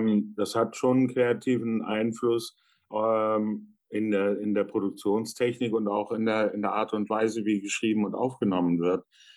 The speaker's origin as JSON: {"language": "German", "region": "Hamburg", "country": "Germany", "tie": "born there", "said": "geboren in Hamburg vor 50 Jahren"}